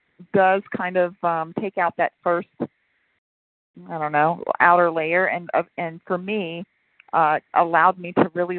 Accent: Texas, United States; I'm from Texas.

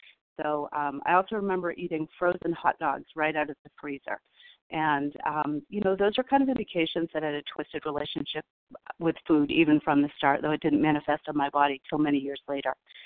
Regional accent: California, United States; born there; I was born in California

